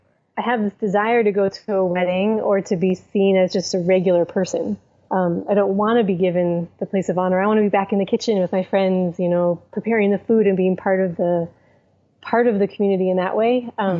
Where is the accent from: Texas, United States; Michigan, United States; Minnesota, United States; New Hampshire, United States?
Minnesota, United States; we're from Minnesota, both of us.